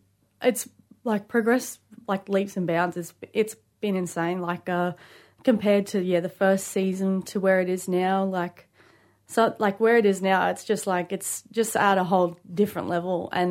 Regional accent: Maroochydore, Queensland, Australia; also born or lived in Nambour; I grew up on Gubbi Gubbi or Kubbi Kubbi country up the coast there. At Maroochydore, I was born in Nambour as well, so that area there, that feels like home for me, yeah.

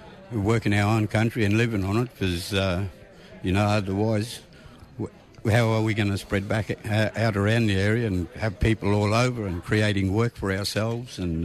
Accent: Mona Mona Mission, Queensland, Australia; also born or lived in Gordonvale / Ingham / Palm Island; It's Mona Mona Mission outside of Caranda, Gordon Vale, Ingham, Palm Island.

